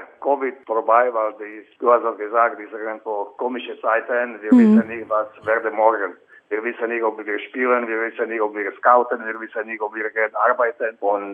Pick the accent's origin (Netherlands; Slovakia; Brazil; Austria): Slovakia; German is a second language; moved away; also born or lived in Czech Republic / Canada / Germany; Und Heimat ist Slowakei, aber ich bin aus der Slowakei nach Tschechien gegangen und dann nach Kanada und dann nach Deutschland und ich bin jetzt wieder in der Slowakei. Ich kann sagen, dass meine Heimat war auch Krefeld